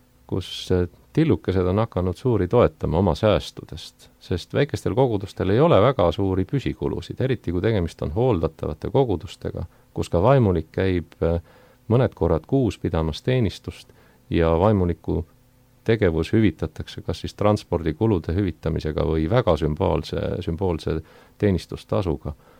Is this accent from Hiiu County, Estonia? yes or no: no; Saue, Harju County, Estonia; see kodu, milles mina olen kasvanud väikeses Saue linnas, tookord oli see küll Tallinna linna Leenini rajoon